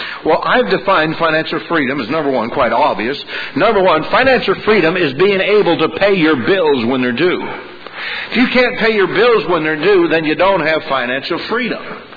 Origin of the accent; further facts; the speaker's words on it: Canada; now in United States; I remember when my dad and I, we grew up in Canada. And when we came to the States here